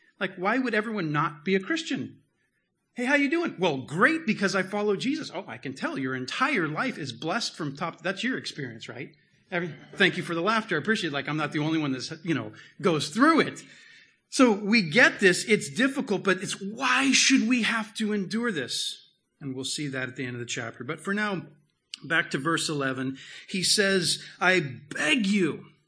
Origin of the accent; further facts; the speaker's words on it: United States; And as an American, man, there's so many Americans, but I'm an American first.